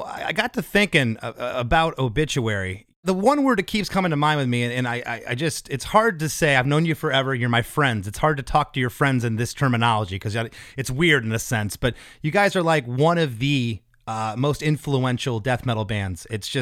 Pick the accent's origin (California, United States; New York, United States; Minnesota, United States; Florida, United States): Florida, United States; You know, we're both from Florida, had a ton in common